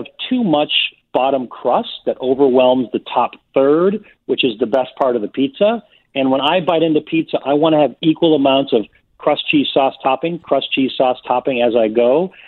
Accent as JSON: {"language": "English", "region": "Minnesota", "country": "United States", "lives_now": "Chicago, United States", "said": "and by the way, I'm originally from Minnesota, but I consider myself a Chicagoan because I've lived here for 30 years."}